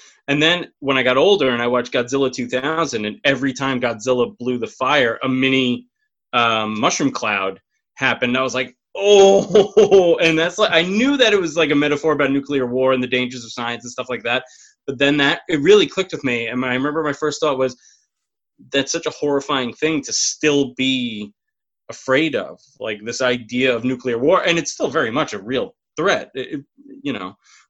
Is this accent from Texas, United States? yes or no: no; New York, United States; Growing up on Long Island and being deathly afraid.